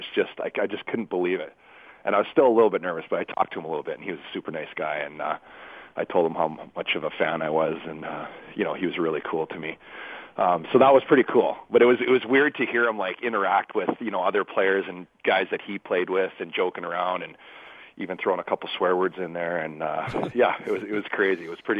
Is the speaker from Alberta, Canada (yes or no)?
yes; Red Deer, Alberta, Canada; I grew up in Red Deer, which is now our south of Edmonton